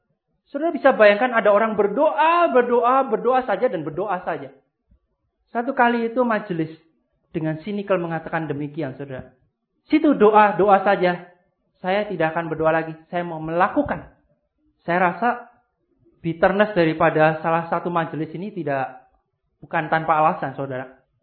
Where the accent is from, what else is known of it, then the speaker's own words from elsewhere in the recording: Java, Indonesia; Tapi saya orang Jawa dan Cina.